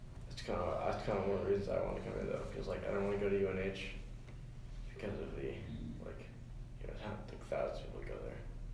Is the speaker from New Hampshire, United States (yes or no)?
yes; New Hampshire, United States; I'm from New Hampshire. Yeah. It's a great place.